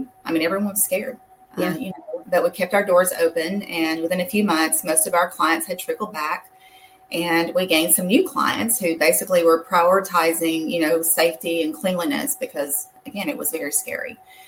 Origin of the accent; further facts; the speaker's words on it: Georgia, United States; now in Niceville, United States; I grew up in North Georgia. You might just have a little bit of an accent when I say that. But I've been here since 2006.